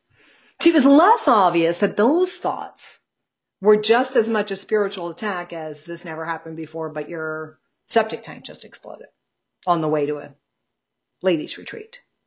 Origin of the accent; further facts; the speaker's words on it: New Jersey, United States; But I'm from New Jersey, and I talk like that.